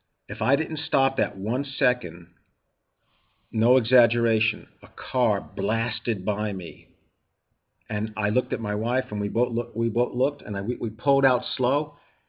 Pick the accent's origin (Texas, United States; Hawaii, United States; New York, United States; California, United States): New York, United States; sometimes I'm from New York and I do go a little quick.